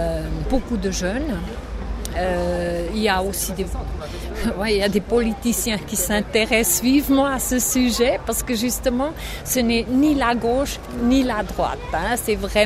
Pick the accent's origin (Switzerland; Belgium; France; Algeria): Switzerland; Moi, je suis Suissesse. Je suis Suissesse